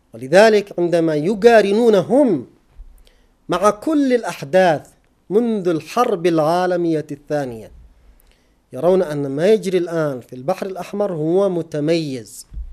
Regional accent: Yemen; لأن حقيقة المعركة التي نخوضها كيمنيين هي معركة ضد العدو الإسرائيلي

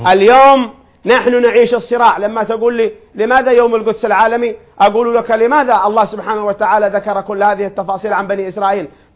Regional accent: Yemen; نحن كيمنيين

